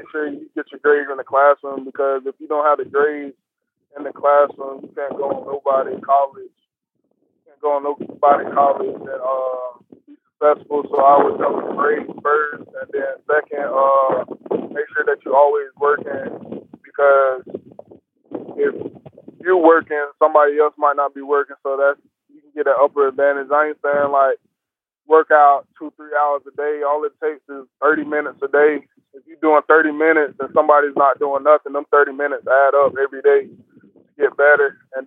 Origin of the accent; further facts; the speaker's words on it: Florida, United States; Unique, because like you said, we have I'm from Florida. We have a bunch of people from different parts of the different parts.